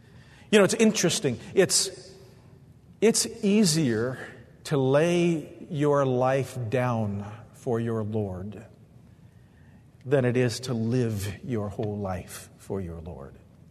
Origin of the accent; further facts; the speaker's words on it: Phoenix, Arizona, United States; I grew up in Phoenix, Arizona, where everything is laid out in a perfect grid.